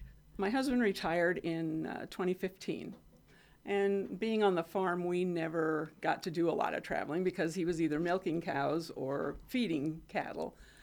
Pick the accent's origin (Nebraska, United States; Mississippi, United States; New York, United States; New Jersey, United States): Nebraska, United States; Fremont; No, I grew up in Fremont, Nebraska.